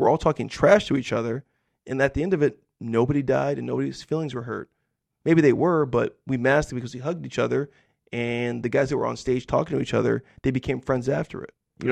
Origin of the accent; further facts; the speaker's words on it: United States; You know, I'm an American, over 30-year-old black dude in America.